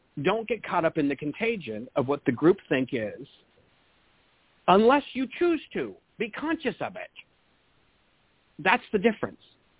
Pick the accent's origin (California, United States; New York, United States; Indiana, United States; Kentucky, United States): California, United States; I'm a Californian. I was born and raised here.